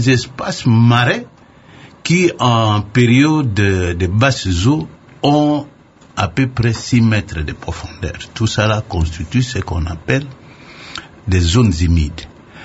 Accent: DR Congo; Mais attendez. Le meilleur pays, c'est nous. Après le Brésil. C'est nous.

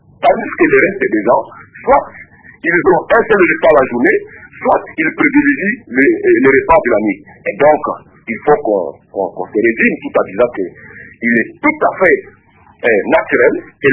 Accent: DR Congo; il suffit ici de savoir que chez nous, en République démocratique du Congo

